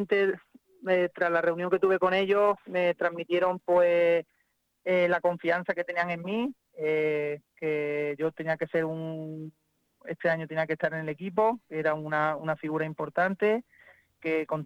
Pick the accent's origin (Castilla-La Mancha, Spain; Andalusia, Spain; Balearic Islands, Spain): Andalusia, Spain; Puente Genil; yo soy de aquí, de Puente Genil. Es un reto el continuar una temporada más defendiendo mi pueblo